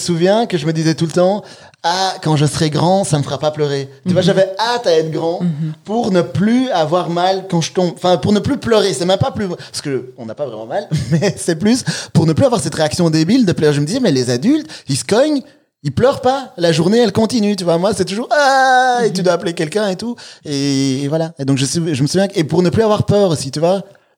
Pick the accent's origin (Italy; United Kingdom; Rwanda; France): Rwanda; born there; je suis né au Rwanda mais que j'ai été adopté par deux femmes belges